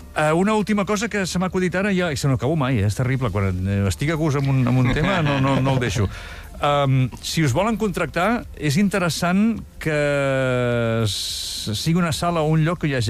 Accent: Sant Quintí de Mediona, Catalonia, Spain; jo com que sóc de Sant Quintí també estic amb tu

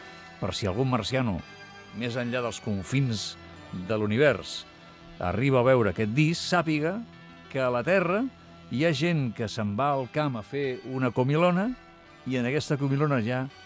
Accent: Catalonia, Spain; Camino més erguit, què vols que et digui? Ets, soc català!

